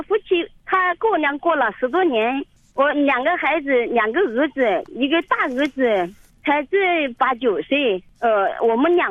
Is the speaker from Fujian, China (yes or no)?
no; Hubei, China; 不是我们本地的。其实我是湖北的。